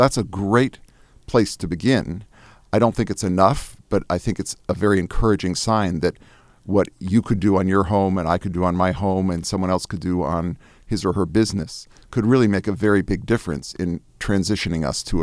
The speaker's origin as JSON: {"language": "English", "region": "Massachusetts", "country": "United States", "tie": "born or raised there", "said": "Interestingly, Massachusetts, my home state, has installed about 850 megawatts of solar capacity."}